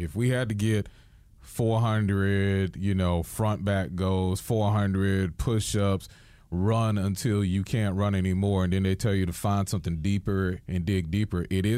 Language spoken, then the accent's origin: English; New York, United States; especially as a New Yorker, if you will.